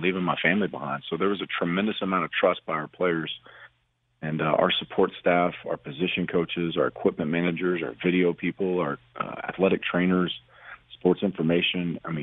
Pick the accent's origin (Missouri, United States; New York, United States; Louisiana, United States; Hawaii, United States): Louisiana, United States; And having been in hurricanes growing up in South Louisiana